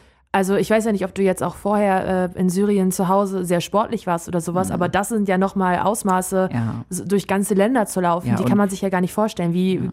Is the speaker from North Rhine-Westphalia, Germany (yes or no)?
yes; Wuppertal, North Rhine-Westphalia, Germany; Nee, ich komme auch aus Wuppertal.